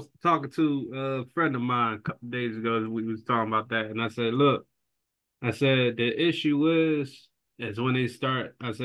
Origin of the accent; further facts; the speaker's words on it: Philadelphia, Pennsylvania, United States; I was born and raised in Philly, grew up in North, you know, I had to fight my battles and everything.